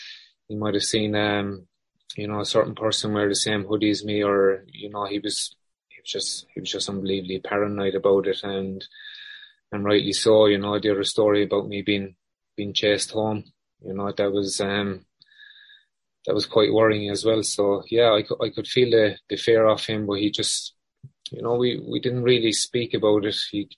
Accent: Moyross, Munster, Ireland; I've had a great childhood growing up in Moy Ross, you know, and, you know, Moy Ross has definitely shaped me to the man I am today.

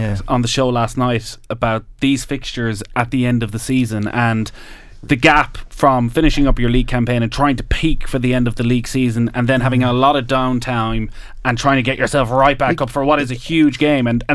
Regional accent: Leytonstone, London, United Kingdom; I'm from Leytonstone too.

